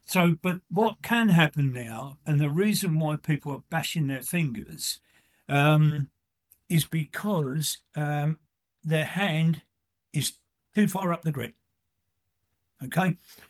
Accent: England, United Kingdom; No, mate, I'm an Englishman.

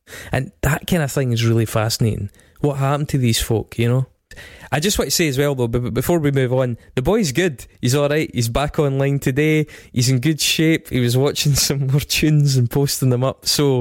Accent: Stirling, Scotland, United Kingdom; me, Craig and I grew up in Stirling

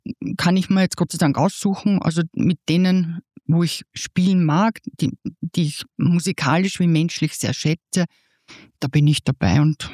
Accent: Lower Austria, Austria; moved away as an adult; now in Vienna, Austria; Ja, also geboren auch in Niederösterreich, kleines Dorf. Mir war dann klar, nach der Matura muss ich auch raus. Ich habe Wien gewählt

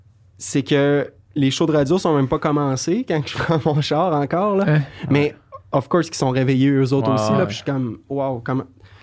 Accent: Quebec, Canada; j'ai grandi en Beauce, puis en arrière de chez mes parents, c'est un grand terrain, ensuite une clôture, puis un champ dans des vallées avec des chevaux.

